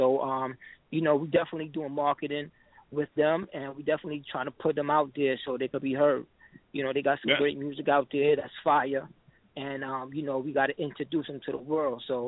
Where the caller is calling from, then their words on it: New York City, New York, United States; from New York.